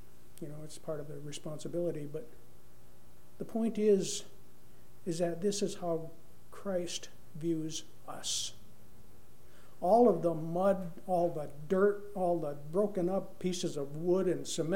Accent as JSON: {"language": "English", "region": "Northeast", "country": "United States", "said": "As most of you know, I'm from the Northeast, and it seems like back when I was a kid, there was a lot more snow back there than there is now"}